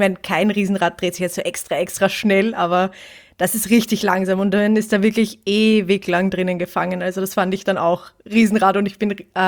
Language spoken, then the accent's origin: German; Vienna, Austria; ich komme aus Wien